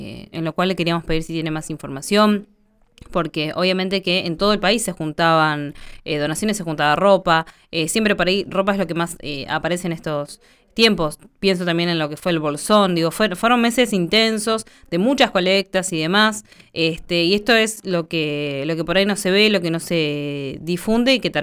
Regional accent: Argentina; algo que nos caracteriza como pueblo argentino es la solidaridad

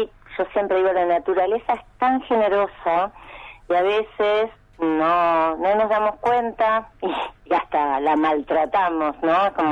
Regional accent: María Grande, Entre Ríos, Argentina; Yo nací en Entre Ríos, en un pueblo cerca de la capital de Entre Ríos, que es Paraná. El pueblo se llama María Grande, y me crié en contacto con la naturaleza.

